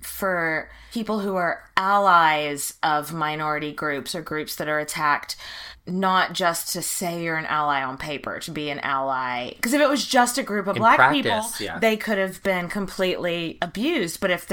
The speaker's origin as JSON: {"language": "English", "region": "the South", "country": "United States", "said": "We are white people from the South."}